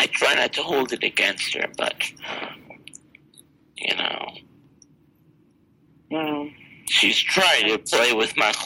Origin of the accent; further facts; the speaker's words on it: Red Bank, New Jersey, United States; born there; Well, I was born in Red Bank, New Jersey.